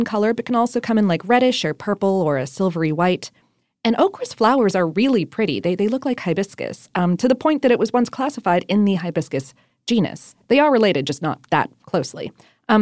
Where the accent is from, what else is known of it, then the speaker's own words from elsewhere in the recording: Ohio, United States; also born or lived in Florida; I grew up in Ohio and South Florida, so I don't remember having okra until I moved to Atlanta.